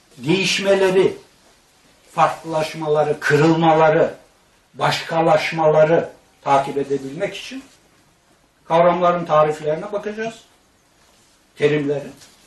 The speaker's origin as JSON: {"language": "Turkish", "region": "Black Sea Region", "country": "Turkey", "said": "Ben şimdi saf bir Karadenizli olarak kimseye de sormuyorum"}